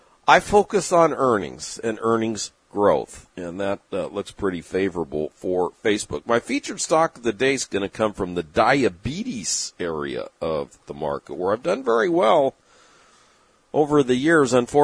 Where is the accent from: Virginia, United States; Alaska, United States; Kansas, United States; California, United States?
California, United States; San Diego; It's not the same San Diego that I grew up in, and now I'm over here, surrounded by shrimp